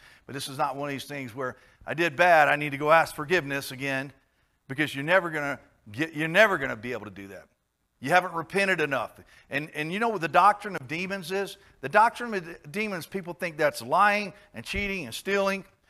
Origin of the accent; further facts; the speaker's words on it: Georgia, United States; years ago when I was growing up in the Baptist church down in Georgia in the Bible Belt